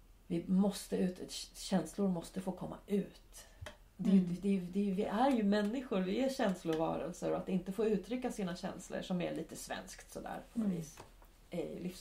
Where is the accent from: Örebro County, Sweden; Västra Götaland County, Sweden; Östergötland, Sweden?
Örebro County, Sweden; Örebro; Jag är från Örebro, säger jag liksom.